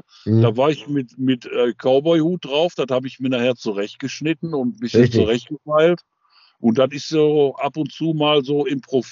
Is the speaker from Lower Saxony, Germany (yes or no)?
no; Dortmund, North Rhine-Westphalia, Germany; also born or lived in Schwerte; Ich bin in Schwerte-Ruhr entstanden. Also da bin ich irgendwann mal geboren worden. Ich bin eigentlich ein kleiner Dortmunder gewesen und bin dann von Dortmund aus nach Gelsenkirchen gezogen.